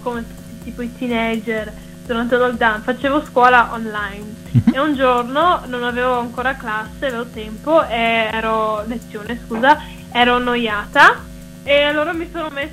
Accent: Singapore; Italian is a second language; also born or lived in Italy; now in Dublin, Ireland; a sei mesi i miei genitori si sono spostati dall'Italia a Singapore, quindi io sono cresciuta a Singapore. E poi un anno fa mi sono spostata da Singapore a qua in Irlanda, a Dublino.

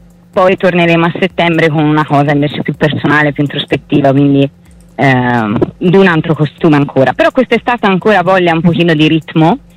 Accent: Tuscany, Italy; intanto sono toscana, ho un accento un po' particolare, però spero mi si possa capire.

